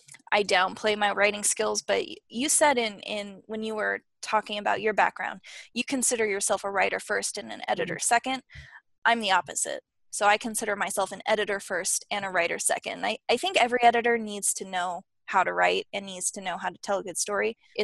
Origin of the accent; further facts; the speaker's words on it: Las Vegas, Nevada, United States; moved away as an adult; I am actually from Las Vegas, born and raised. There are not a lot of us, and I just on an 18-year-old's whim just up and left and went across the country to go to the school.